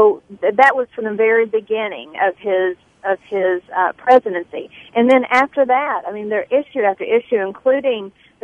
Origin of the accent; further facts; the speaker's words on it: United States; we are American patriots. I mean, like, we love our country